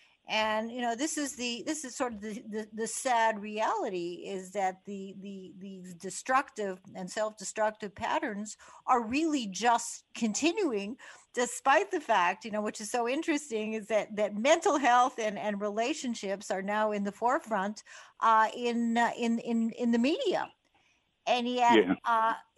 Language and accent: English; Canada; when I was 20 years old. I'm Canadian.